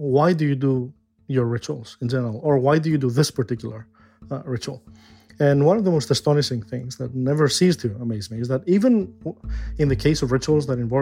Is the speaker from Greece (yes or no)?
yes; Greece; English is a second language; I come from Greece, so in rural areas of Greece, certainly when I was younger, when I was a kid